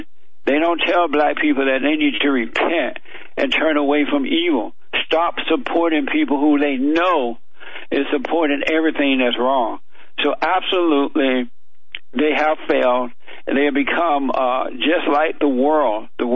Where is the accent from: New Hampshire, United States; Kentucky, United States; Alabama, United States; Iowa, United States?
Alabama, United States; Long story short, I grew up down in Alabama on a plantation.